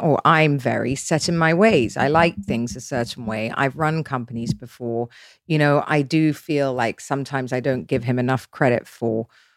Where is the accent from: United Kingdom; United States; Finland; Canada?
United Kingdom; I'm British.